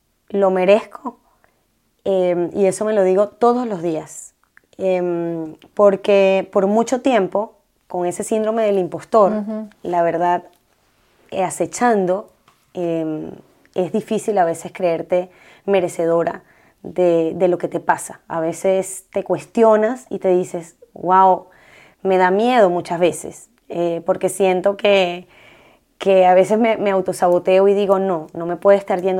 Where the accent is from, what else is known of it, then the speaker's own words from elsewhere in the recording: Maturín, Monagas, Venezuela; also born or lived in Valencia; Yo soy de Valencia, pero pues mi crianza, gran parte de mi crianza fue en Maturín, Estado Monagas.